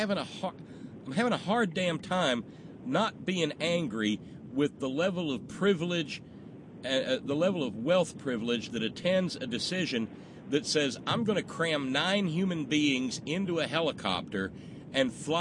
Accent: Alabama, United States; I was raised, this is going to sound crazy, growing up in Alabama, but son of a parents from West Virginia, I was raised a Lakers fan, okay?

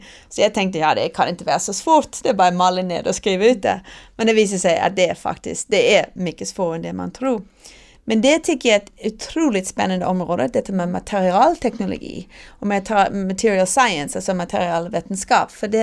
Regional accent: Nashville, Tennessee, United States; also born or lived in New Haven; jag var född i New Haven, Connecticut, på Yale universitet. Men vi flyttade till Nashville när jag var 3 år, och min far bor kvar där, så det är där jag hade hela min uppväxt, i Nashville, Tennessee.

